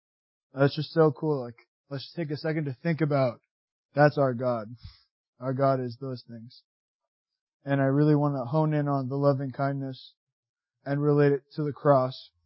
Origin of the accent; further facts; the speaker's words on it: Baltimore, Maryland, United States; I'm from Baltimore. I'm not from any like cool place like Finland or Brazil. Just Baltimore.